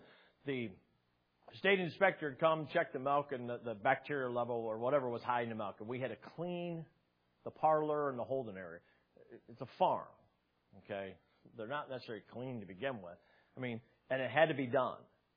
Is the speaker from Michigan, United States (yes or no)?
yes; Brown City, Michigan, United States; Of course, I grew up in Brown City. There wasn't a lot of places to eat out at.